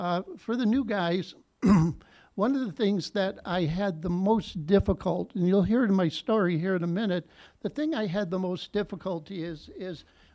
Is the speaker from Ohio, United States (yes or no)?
yes; Cleveland, Ohio, United States; born there; I was born in Cleveland, Ohio, steel mill town, and seven siblings